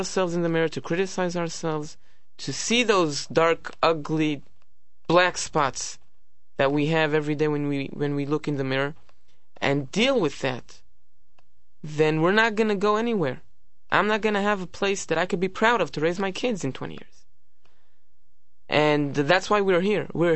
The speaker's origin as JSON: {"language": "English", "country": "Israel", "said": "Noam and I came from Israel just 2 weeks ago. It's the only country we have. It's the only citizenship we have."}